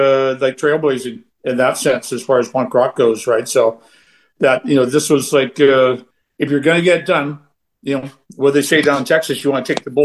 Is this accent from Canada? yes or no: yes; Canada; okay, we're from Canada, the center of Canadian music is Toronto.